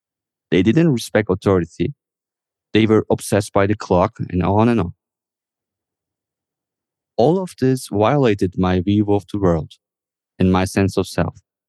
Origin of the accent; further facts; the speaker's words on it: Turkey; English is a second language; When I said I was from Turkey, one said, "There's a country with the same name as the bird."